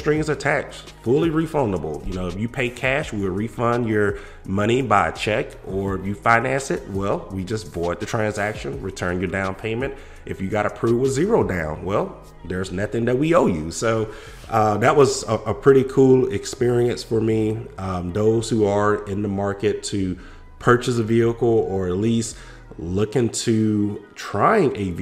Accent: Louisiana, United States; now in Arizona, United States; you know that I am from Louisiana and I recently moved to Arizona

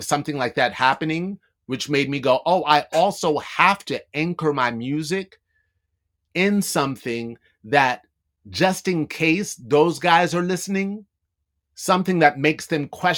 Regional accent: New York, United States; Like, I grew up in New York.

